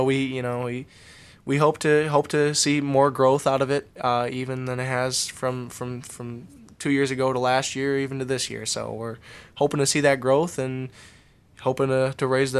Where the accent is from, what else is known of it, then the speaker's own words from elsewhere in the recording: Grand Ledge, Michigan, United States; And then the first year it was in my hometown, Grand Ledge, right on the football field.